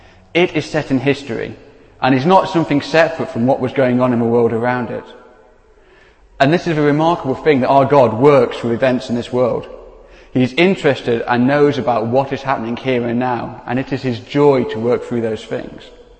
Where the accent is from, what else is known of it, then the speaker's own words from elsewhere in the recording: Derby, East Midlands, United Kingdom; I come from Derby, half a vowel sounds we don't have.